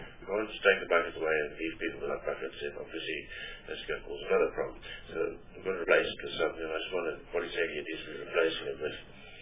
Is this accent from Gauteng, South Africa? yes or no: yes; Gauteng, South Africa; you know that I'm from Natal and Natal is in Sedibeng